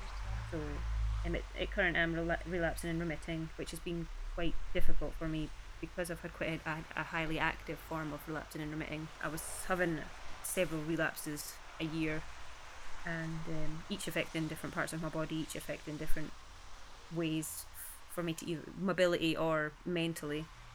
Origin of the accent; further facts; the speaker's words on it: Peebles, Scotland, United Kingdom; I am originally from Peebles in the Scottish Borders.